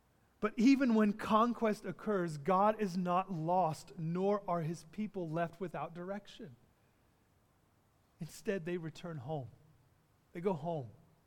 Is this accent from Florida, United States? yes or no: yes; Jacksonville, Florida, United States; now in Toronto, California, United States; we are both from Jacksonville. We're from the same area. And we were talking about how often we get to visit Florida.